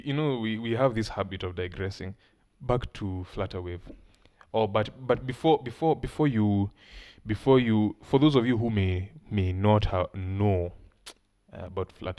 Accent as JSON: {"language": "English", "country": "Kenya", "said": "Yes, I am from Kenya."}